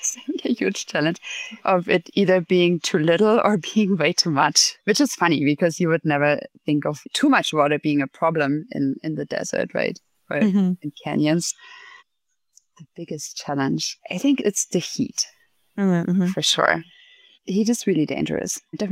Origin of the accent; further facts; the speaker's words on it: Germany; I'm from this remote village in the middle of nowhere in Germany